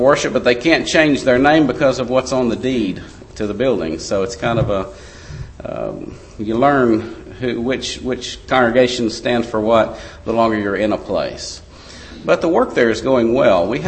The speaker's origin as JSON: {"language": "English", "town": "Tuscaloosa", "region": "Alabama", "country": "United States", "said": "When I'm originally from Tuscaloosa"}